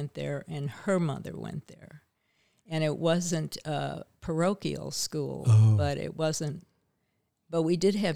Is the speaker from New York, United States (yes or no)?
yes; Buffalo, New York, United States; I grew up in Buffalo, New York, in a sort of upper middle class neighborhood and family, and very privileged.